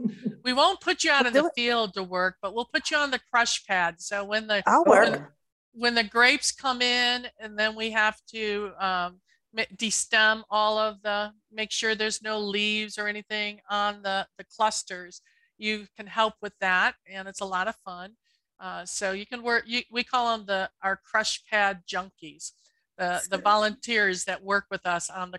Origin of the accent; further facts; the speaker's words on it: Illinois, United States; I'm from Illinois.